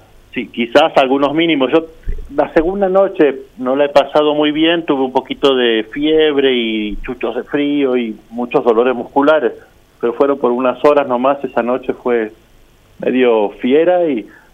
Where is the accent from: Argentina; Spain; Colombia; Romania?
Argentina; Santiago del Estero; Del norte, de Santiago del Estero, la provincia una de las más lindas del país.